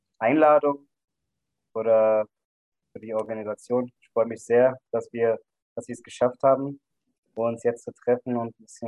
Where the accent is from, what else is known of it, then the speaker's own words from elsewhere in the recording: Berlin, Germany; born there; Ich bin 33 Jahre alt. Ich bin in Berlin geboren. Also meine Eltern kommen ursprünglich aus der Türkei. Und das ist vielleicht auch eine Minderheit. Wir sind christliche Türken.